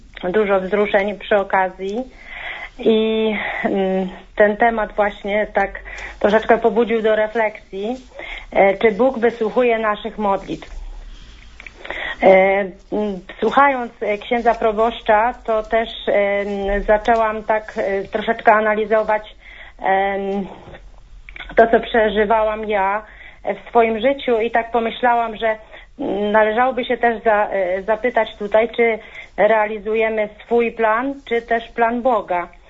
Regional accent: southern Poland, Poland; now in Zduńska Wola, Poland; pochodzę z południowej Polski, a teraz mieszkam w Zduńskiej Woli

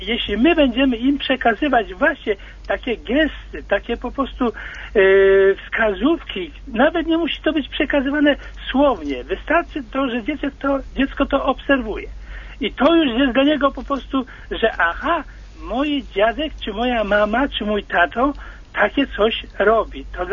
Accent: Poznań, Greater Poland Voivodeship, Poland; now in Wrocław, Poland; z Wrocławia. W tej chwili jestem ja tutaj we Wrocławiu, a jestem z Poznania.

